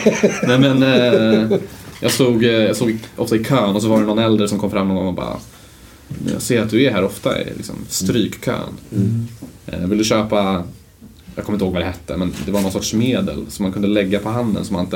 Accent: Tunisia; now in Sweden; Jag växte upp det alldeles i Tunisien.

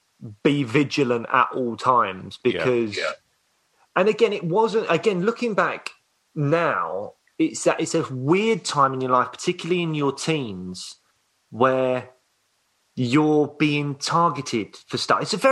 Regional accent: Peckham, London, United Kingdom; I grew up in Peckham. So, mainly all just like South London. So I grew up in Peckham, but then went to school, ended up going to school in Croydon when it's like Brit school and stuff.

